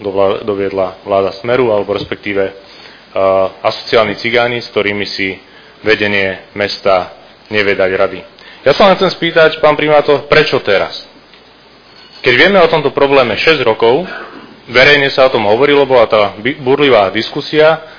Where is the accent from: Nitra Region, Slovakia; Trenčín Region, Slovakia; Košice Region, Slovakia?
Nitra Region, Slovakia; Krškany; Keďže som rodený Krškančan, tak mi nedovolí sa nevyjadriť k tejto téme.